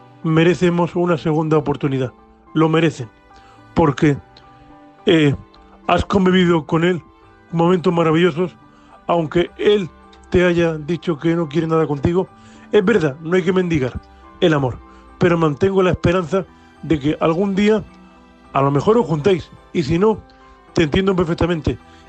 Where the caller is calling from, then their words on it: Murcia, Region of Murcia, Spain; de Murcia, vuestro amigo invidente cuponero.